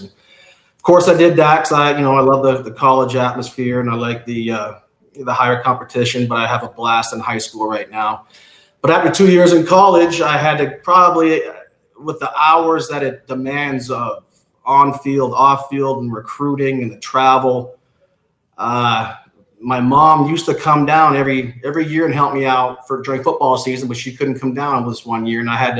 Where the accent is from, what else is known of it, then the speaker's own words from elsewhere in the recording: Canada; I do enjoy Canada. I enjoy telling people that I am Canadian.